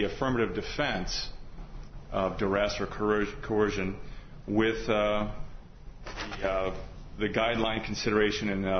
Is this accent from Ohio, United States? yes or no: no; Racine, Wisconsin, United States; I'm from Racine